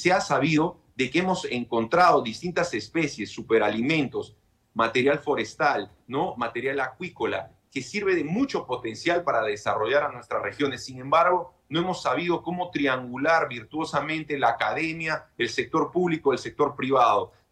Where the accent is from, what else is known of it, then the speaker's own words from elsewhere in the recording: Peru; todos somos peruanos y somos iguales ante la Constitución del país